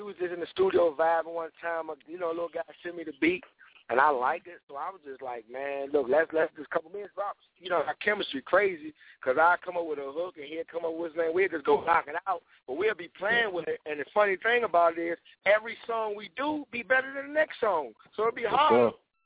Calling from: Atlanta, Georgia, United States; We're calling from Atlanta, Georgia.

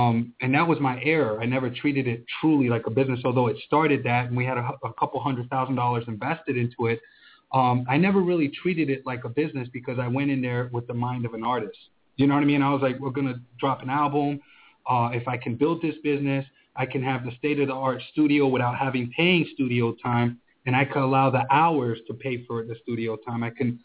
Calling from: Orlando, Florida, United States; I'm calling in from Orlando, Florida.

